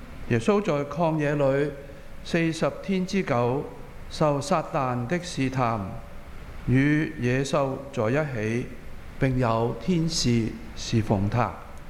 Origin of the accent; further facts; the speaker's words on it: Hong Kong; 我们香港人、中国人以至世界上其他的人类同胞